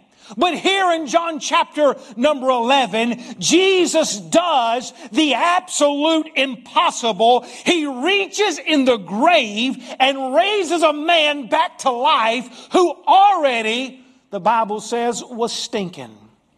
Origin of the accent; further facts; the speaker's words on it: Southern United States, United States; accent: Southern; I've been laughed at 3 times in restaurants for my accent, and they said, "Man, you've got an accent." I said, "No, you've got an accent. I talk good Southern English right here."